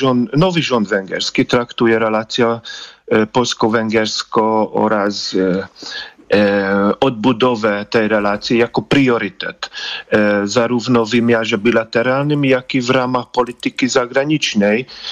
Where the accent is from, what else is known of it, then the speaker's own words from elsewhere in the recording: Hungary; Polish is a second language; czyli węgierskie cele, bo jestem Węgrem, teraz mówię z tego punktu widzenia